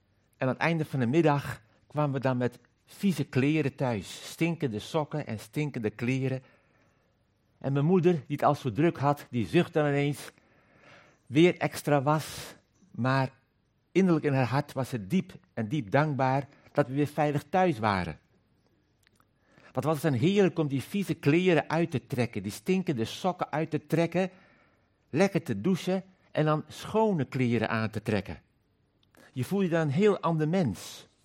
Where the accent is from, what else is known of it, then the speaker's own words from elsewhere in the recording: Koudum, Friesland, Netherlands; In een klein dorpje, Koudum, in de zuidwesthoek van Friesland, te midden van boerderijen en weilanden. We waren een groot gezin. Ik was de jongste van 10 kinderen.